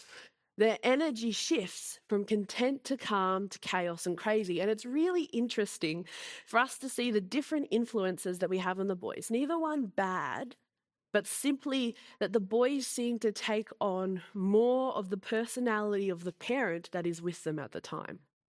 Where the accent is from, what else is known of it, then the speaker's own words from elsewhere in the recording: Australia; And it's the influence that happens with us being Australian and being in Australia.